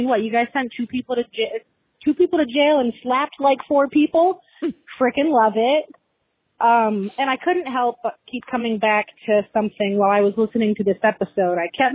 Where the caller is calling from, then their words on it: Michigan, United States; Hello, my alarmy leaders. … calling from Michigan.